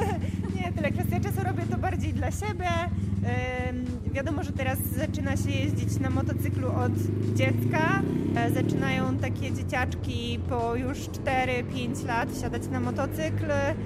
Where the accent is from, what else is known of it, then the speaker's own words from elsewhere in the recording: Szczecin, West Pomeranian Voivodeship, Poland; Jestem ze Szczecina, więc wszędzie mam niestety daleko.